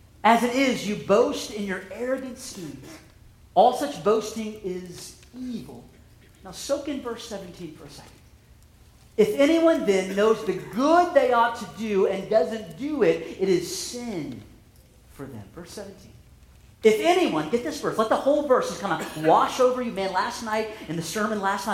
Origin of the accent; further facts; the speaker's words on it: Ohio, United States; We're from Ohio. We're in Zimbabwe.